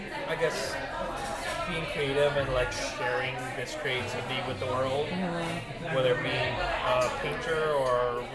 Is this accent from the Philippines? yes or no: yes; Philippines; So me being Filipino, it's like I wanted to pay an homage to Filipino tiki bartenders and created a tiki program at Jeepney.